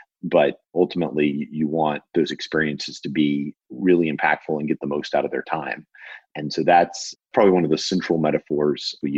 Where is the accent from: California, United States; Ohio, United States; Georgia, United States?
Georgia, United States; Atlanta; I grew up in Atlanta, Georgia. Went to a very small, very progressive school called the Paideia School in Atlanta